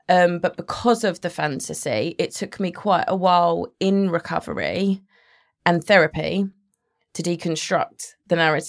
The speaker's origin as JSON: {"language": "English", "region": "East of England", "country": "United Kingdom", "said": "I'm from Essex."}